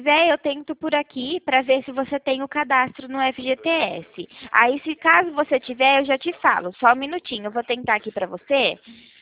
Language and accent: Portuguese; Leme, São Paulo, Brazil; eu sou de Leme